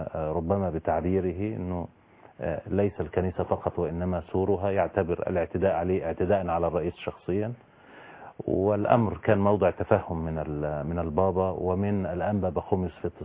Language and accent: Arabic; Egypt; لكننا جميعا نقر كمصريين